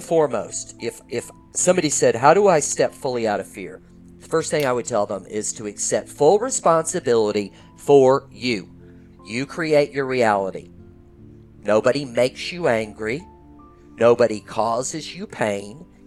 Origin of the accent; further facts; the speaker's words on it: Oregon, United States; and I came from Oregon.